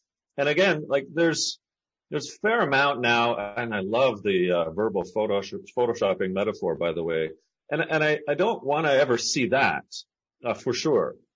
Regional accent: Canada; Me being Canadian, we know that, you know, the personality type up here north of the 49th is one that is kind of sheepish.

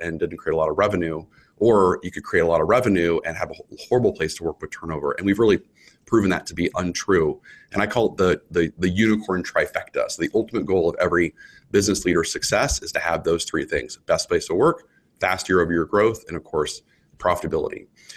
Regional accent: Texas, United States; I grew up in Texas, and of course grew up riding horses, and so I wanted to teach my two kids how to ride a horse.

